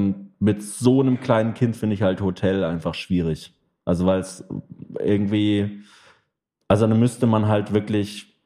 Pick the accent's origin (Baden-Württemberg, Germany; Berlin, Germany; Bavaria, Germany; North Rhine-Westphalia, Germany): Baden-Württemberg, Germany; Hofsgrund; einmal waren wir doch in Hofsgrund, in diesem kleinen Dorf, wo ich aufgewachsen bin.